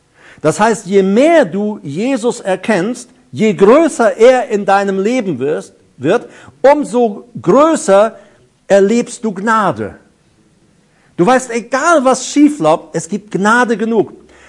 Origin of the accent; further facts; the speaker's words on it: Paraguay; Ich bin ja in Paraguay aufgewachsen, in einer Mennonitenkolonie. Meine Mutter gehörte zur Mennonitenkirche.